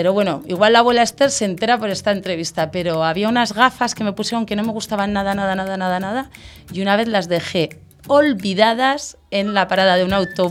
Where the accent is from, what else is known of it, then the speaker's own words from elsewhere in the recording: Pamplona, Navarre, Spain; born there; Pues yo nací en la ciudad más bonita del norte de España, que es Pamplona.